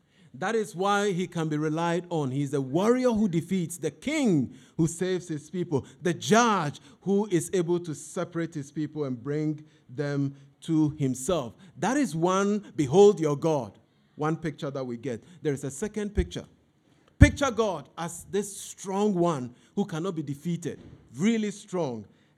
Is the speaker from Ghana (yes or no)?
yes; Bubuashie, Greater Accra, Ghana; I was a shepherd boy when I was growing up in Bubiashi. I had sheep and I had goat.